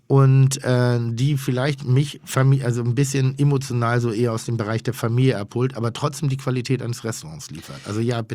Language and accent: German; Schleswig-Holstein, Germany; ich komme ja aus Schleswig-Holstein. Und Schleswig-Holstein ist ein protestantisches Bundesland.